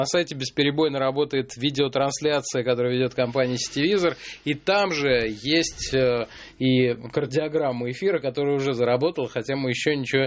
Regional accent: Moscow, Russia; как москвич коренной

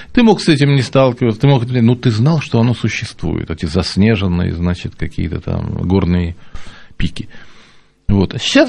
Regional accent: Saint Petersburg, Russia; Я же питерский, вообще-то, я здесь жил

